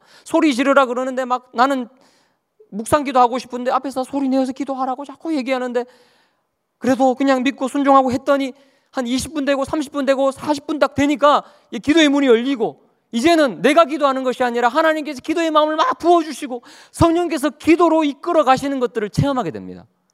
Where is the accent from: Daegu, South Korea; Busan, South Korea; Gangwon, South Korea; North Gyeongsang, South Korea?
Daegu, South Korea; 제가 대구 출신이거든요.